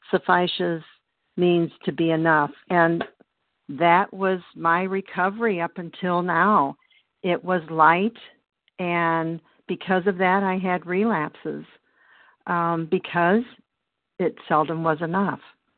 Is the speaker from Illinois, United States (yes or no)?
yes; Illinois, United States; spelled with an I, J. I'm from Illinois